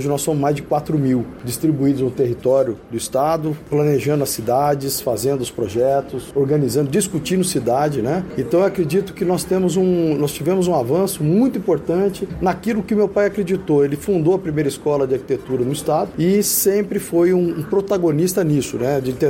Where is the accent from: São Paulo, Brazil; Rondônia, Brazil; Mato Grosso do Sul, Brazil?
Mato Grosso do Sul, Brazil; Campo Grande; sou nascido em Campo Grande, criado em Campo Grande, junto com meu pai